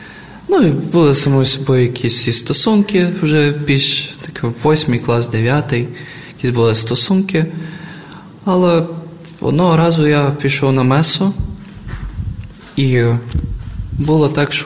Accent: Rakhiv, Zakarpattia Oblast, Ukraine; я із Закарпаття, міста Рахова, із Карпати, гори, все красота, буквально рядом.

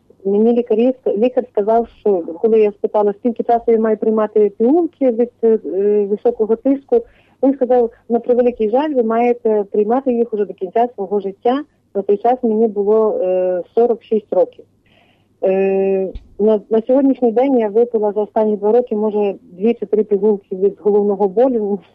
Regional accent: Zhytomyr Oblast, Ukraine; я з Житомирщини

